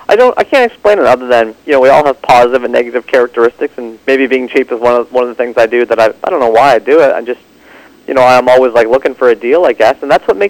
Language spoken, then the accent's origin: English; Ontario, Canada; I grew up just outside of Toronto, in about an hour east, and, you know, for me, I sort of think that because my parents were immigrants to Canada and they came over in the late 60s